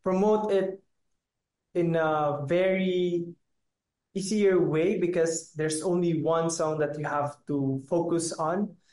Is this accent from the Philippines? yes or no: yes; Philippines; But I guess Filipinos are also like used to the rain and flood here in the Philippines. Even in my hometown, we're quite known for having like a flood because of the heavy rain.